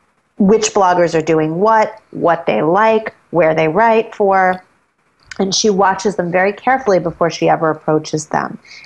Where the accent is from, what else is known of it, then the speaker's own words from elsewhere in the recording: Manhattan, New York, United States; You know, I live in Brooklyn, but I'm born and raised in Manhattan